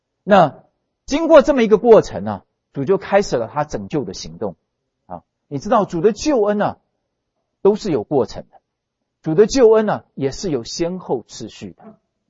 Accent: China; 因为我们中国人不太常讲怜悯，我们喜欢讲恩典

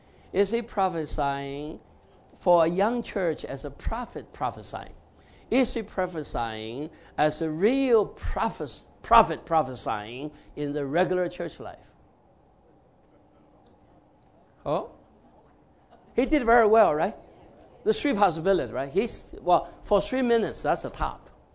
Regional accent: China; English is a second language; moved away; You know, when I first come, you know, I'm from China, right?

